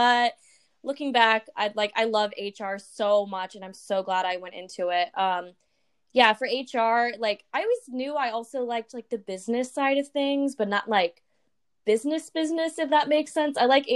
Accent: Valparaiso, Indiana, United States; So I'm from Valparaiso, Indiana, which is like an hour from Chicago.

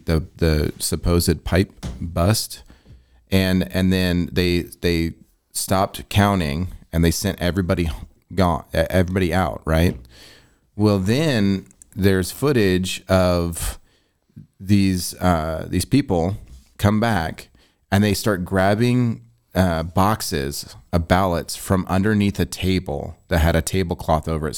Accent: Illinois, United States; I'm from Illinois, which I mean, it is by far one of the most corrupt states in the nation.

